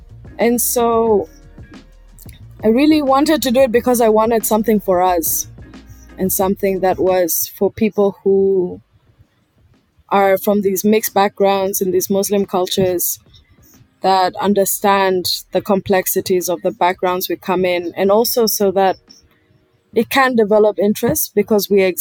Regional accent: Tanzania; I'm from Tanzania. I live in Dar es Salaam, which is way too hot right now.

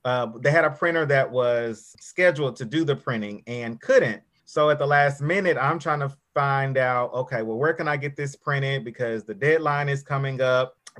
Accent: Nashville, Tennessee, United States; So as far as me, I was raised in Nashville, been here all my life, graduated from high school, 2003 academic high school, so very proud of that.

